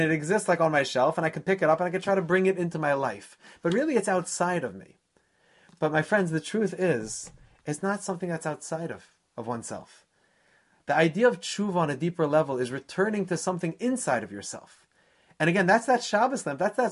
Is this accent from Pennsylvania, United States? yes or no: yes; Philadelphia, Pennsylvania, United States; I was growing up in Philadelphia, and I was 10 years old at the time when he passed away.